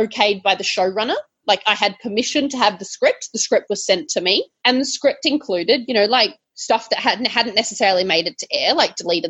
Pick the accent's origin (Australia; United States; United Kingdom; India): Australia; I'm Australian.